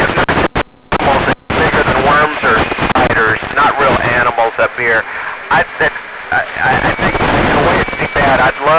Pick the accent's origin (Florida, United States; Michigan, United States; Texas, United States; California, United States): Texas, United States; also born or lived in Rocky Mountains, United States; I grew up on the Gulf Coast of Texas, and I love the stars, but there was always a difference in the way.